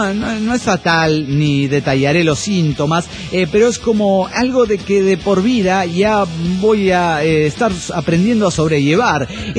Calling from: Buenos Aires, Argentina; de Buenos Aires, Argentina.

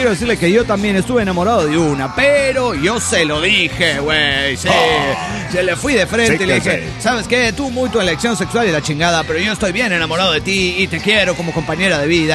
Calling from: Empalme Escobedo, Guanajuato, Mexico; Aquí en Guanajuato.

